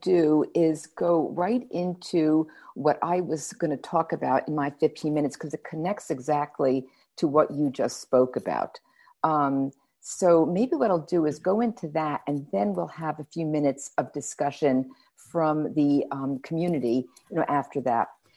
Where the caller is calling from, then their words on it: New York, United States; I should also say that I'm speaking from New York. So I live on the Upper West Side